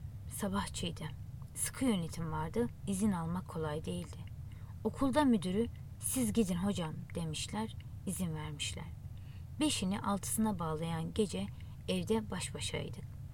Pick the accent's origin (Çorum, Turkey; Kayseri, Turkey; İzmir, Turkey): Çorum, Turkey; Sarayköy; Benim memleketim Çorum Sarayköy.